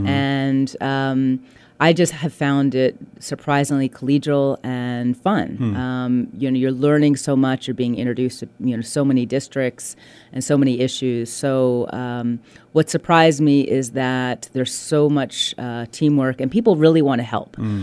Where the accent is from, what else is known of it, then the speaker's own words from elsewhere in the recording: Galway, Connacht, Ireland; moved away as an adult; now in United States; So, when I moved over from Ireland, from Galway, Ireland, my kids were very young. Mm. So 3, 5, and 7, had to kind of reinvent myself, or chose to reinvent myself after being a professor in Ireland